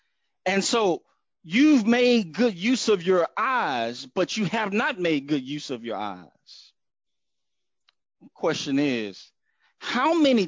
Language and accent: English; Houston, Texas, United States; I grew up in the Texas, Houston area.